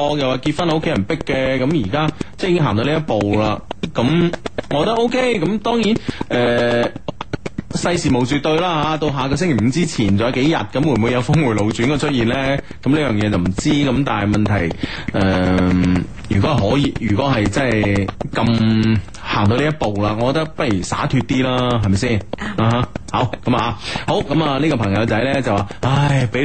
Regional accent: Guangdong, China; 我哋中国人，广东人，

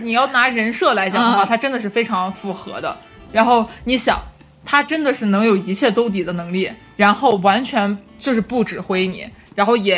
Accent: China; 因为作为一个中国人来讲

